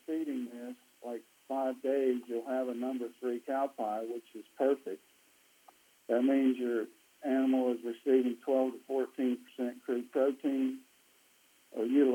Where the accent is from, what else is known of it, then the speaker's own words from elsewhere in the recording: Anthony, Kansas, United States; now in Freedom, United States; I'm originally from Anthony, Kansas. I take care of a ranch in Freedom, Oklahoma, through the week.